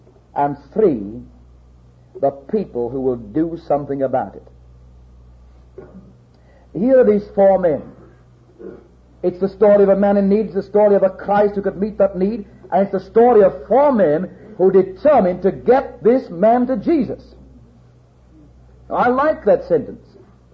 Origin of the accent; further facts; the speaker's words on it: North West England, United Kingdom; accent: Cumberland; years of age, I spoke the dialect of Cumberland. I didn't mutilate the Queen's English. I buried it. I couldn't speak English.